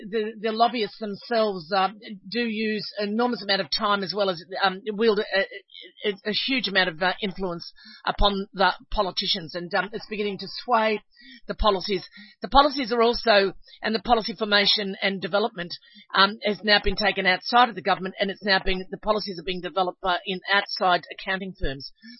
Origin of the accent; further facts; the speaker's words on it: Australia; I think, behoves us, as Australian public. We need to make our democracy work and function